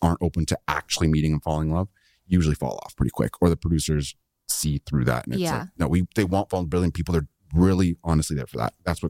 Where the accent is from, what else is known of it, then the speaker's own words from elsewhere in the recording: Canada; I'm a Canadian kid.